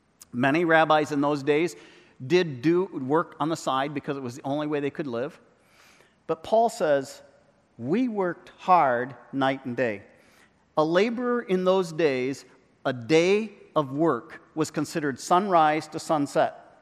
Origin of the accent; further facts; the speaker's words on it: Côte d’Ivoire; When I was growing up in Cote d'Ivoire in West Africa, there was an old man who moved down to our area